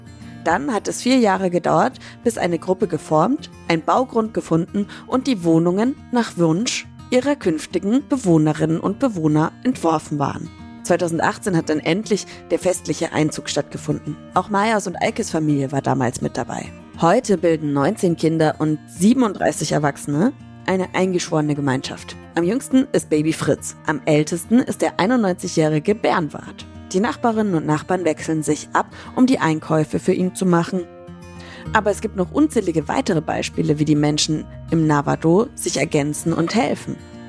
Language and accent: German; Bavaria, Germany; now in Hamburg, Germany; Ursprünglich komme ich aus Bayern, also Franken, um genau zu sein. Das Dorf, in dem ich aufgewachsen bin, ist am Rand einer Kleinstadt. Also ganz anders als hier in Hamburg.